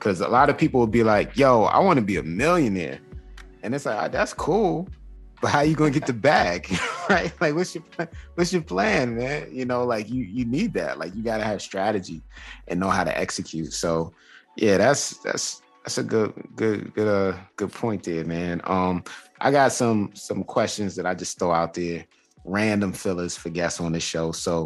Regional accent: New York City, New York, United States; growing up in Queens in New York City, everybody was riding for

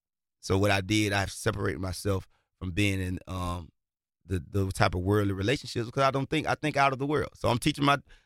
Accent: Millen, Georgia, United States; also born or lived in Waynesboro; But I'm really from a small town, Millen, Georgia, 3,000 people.

